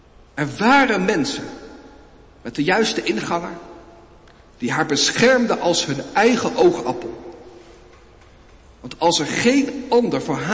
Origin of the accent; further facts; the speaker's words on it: Netherlands; accent: Dutch; voor mijn Nederlandstalige, voor mijn Nederlandse accent wanneer ik Engels praat.